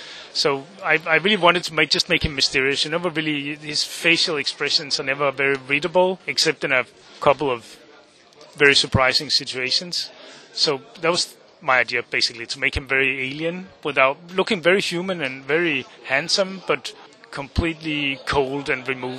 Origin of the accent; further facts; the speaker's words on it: Denmark; When I grew up in Denmark, we had a lot of translated French comics